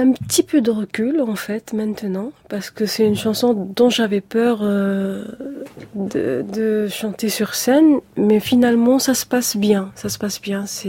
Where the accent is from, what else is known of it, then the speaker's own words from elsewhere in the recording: Algeria; On a eu de faux problèmes d'identité, en fait, en Algérie. On est des Maghrébins et on nous a toujours voulu nous faire comprendre qu'on était arabes, alors que les Arabes, c'est ceux qui viennent d'Arabie.